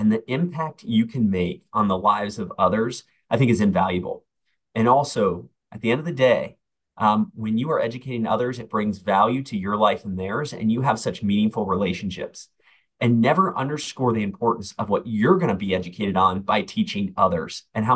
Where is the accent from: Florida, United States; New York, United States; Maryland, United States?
Florida, United States; Clearwater Beach; now in Atlanta, United States; So I grew up in Clearwater Beach, Florida. I would surf on the beaches when there were storms because Clearwater Beach doesn't have the biggest waves, but I really enjoyed it.